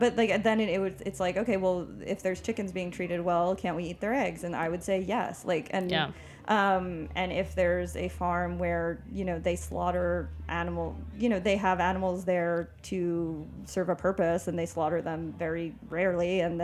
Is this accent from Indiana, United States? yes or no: no; New York, United States; I come from Long Island. Like, that is, like, oysters are from there.